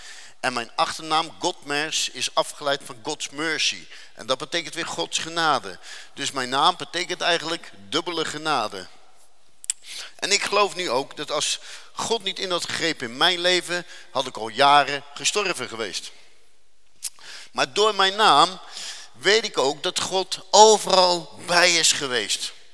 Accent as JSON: {"language": "Dutch", "town": "Rotterdam", "region": "South Holland", "country": "Netherlands", "tie": "born or raised there", "said": "Nou, ik kom niet zomaar van Rotterdam, ik kom van de Kaap. En Katendrecht was vroeger de beruchtste wijk van Nederland."}